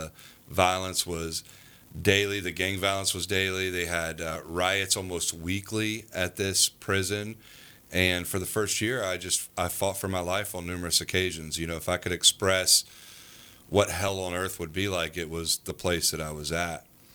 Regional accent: Tampa, Florida, United States; But I grew up in Tampa, Florida. I started playing football when I was 4 years old.

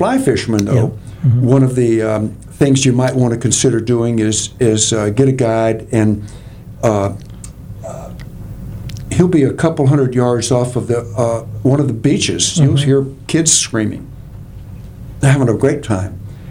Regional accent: Mobile, Alabama, United States; Well, as you mentioned earlier, I'm from Mobile, Alabama.

